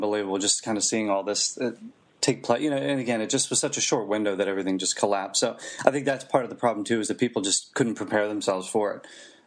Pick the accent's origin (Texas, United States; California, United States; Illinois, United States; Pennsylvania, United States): Pennsylvania, United States; I'm from Western Pennsylvania. Beautiful state.